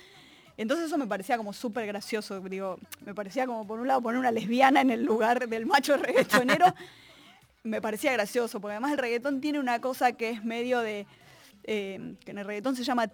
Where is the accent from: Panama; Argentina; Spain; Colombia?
Argentina; Tucumán; yo soy tucumana y crecí escuchando cumbia